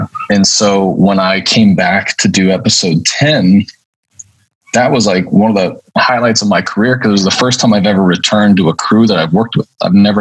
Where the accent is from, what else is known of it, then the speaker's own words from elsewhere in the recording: San Diego, California, United States; I grew up in San Diego and, came from a family of artists.